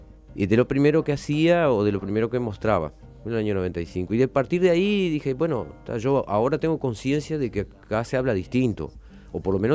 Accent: Artigas, Uruguay; first language Fronterizo; Yo empecé en los 90 a hacer canciones en fronterizo o usando mi lengua materna

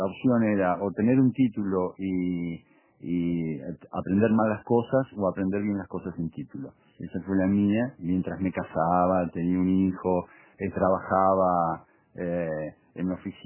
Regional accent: Olivos, Buenos Aires Province, Argentina; me crié, como te dije, en Olivos, en mi infancia

